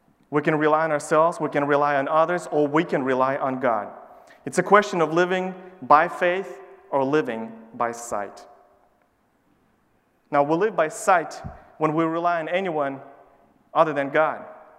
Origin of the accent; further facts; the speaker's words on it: Kazakhstan; To Kazakhstan. My home country.